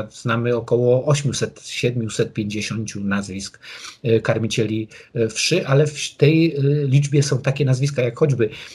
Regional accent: Wrocław, Lower Silesian Voivodeship, Poland; ja jestem wrocławianinem.

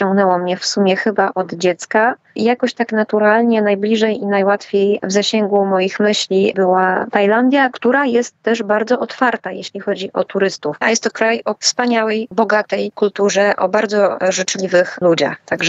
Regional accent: Lublin Voivodeship, Poland; now in Warsaw, Poland; ja nie jestem z Warszawy, ja jestem z Lubelszczyzny, dlatego też jak przyjechałam do Warszawy i zaczęłam tutaj pracować

